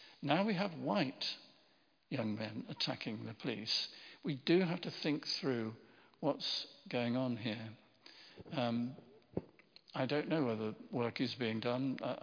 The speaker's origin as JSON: {"language": "English", "region": "Midlands", "country": "United Kingdom", "said": "I come from the Midlands. I remember Enoch Powell."}